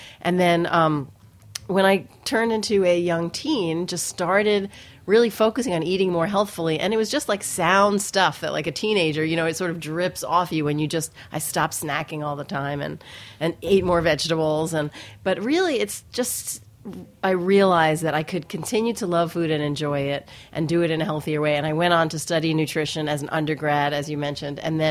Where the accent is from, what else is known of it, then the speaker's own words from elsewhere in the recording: New York City, New York, United States; I grew up in New York City, and my family was really into, you know, turning me on to different foods.